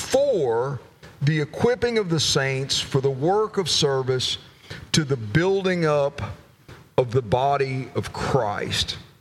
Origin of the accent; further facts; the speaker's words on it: Lexington, Kentucky, United States; I'm from Lexington, Kentucky.